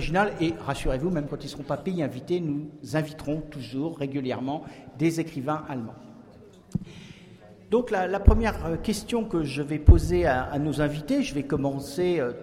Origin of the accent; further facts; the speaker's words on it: Brittany, France; born there; si je suis vosgienne maintenant de cœur, je suis bretonne, vous allez tout savoir, de naissance